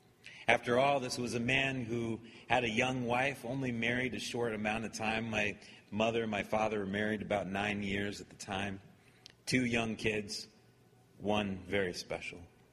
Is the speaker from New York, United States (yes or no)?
no; St. Louis, Missouri, United States; He had many, many friends in the Christian community where we grew up in St. Louis.